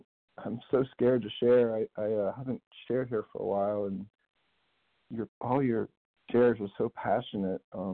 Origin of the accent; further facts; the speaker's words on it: Nashville, Tennessee, United States; Nashville, Tennessee. Sorry.